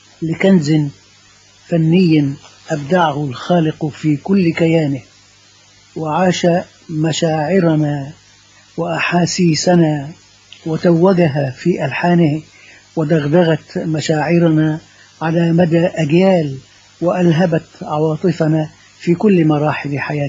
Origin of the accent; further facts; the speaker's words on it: Talkha, Dakahlia, Egypt; born there; وكان ذلك في قرية لي فيها أقارب، وكانت قريبة من مسقط رأسي في طلخة. هذه القرية هي ميت الكرمة